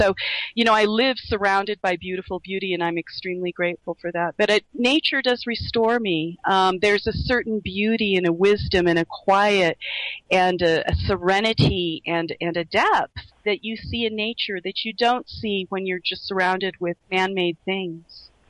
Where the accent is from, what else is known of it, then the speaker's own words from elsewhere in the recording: Laos; moved away; And I grew up overseas. I grew up in Southeast Asia during the Vietnam War. I grew up in Laos. And went to an American school in Laos.